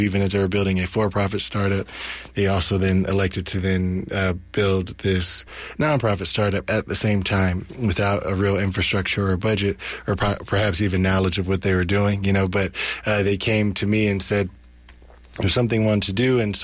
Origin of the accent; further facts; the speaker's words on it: Oakland, California, United States; So I grew up actually in Oakland, deeply concerned about access to opportunity. And I went to Oakland schools, kindergarten through eighth grade